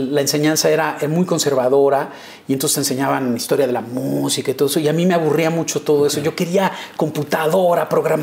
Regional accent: Mexico City, Mexico; born or raised there; also born or lived in Mérida

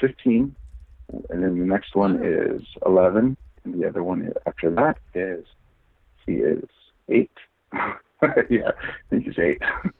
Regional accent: North Carolina, United States; also born or lived in Colorado / Germany / El Paso, Texas; I was born in North Carolina, but then we moved to Colorado, and then from Colorado, we moved back to North Carolina, and then we went to Germany and we stayed there for about 6 years.

